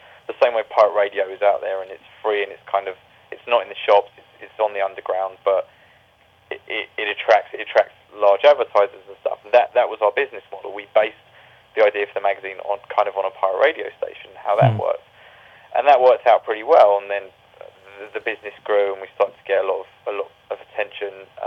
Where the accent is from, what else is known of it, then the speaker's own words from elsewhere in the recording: London, United Kingdom; I grew up in London, as you said